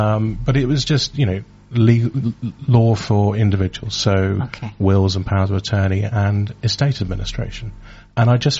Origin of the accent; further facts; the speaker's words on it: London, United Kingdom; now in Suffolk, United Kingdom; I was so from London I chased a girl to Suffolk of all places.